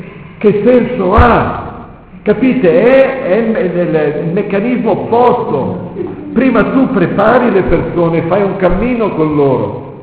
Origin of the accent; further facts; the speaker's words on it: Lombardy, Italy; also born or lived in London; sono lombardo della provincia di Lecco, che ho studiato a Londra e non a Roma